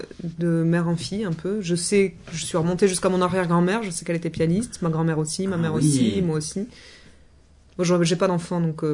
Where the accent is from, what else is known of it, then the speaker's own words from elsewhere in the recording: Occitanie, France; je viens du Tarn dans un petit trou paumé que probablement personne ne connaît. Et j'ai grandi dans une famille de musiciens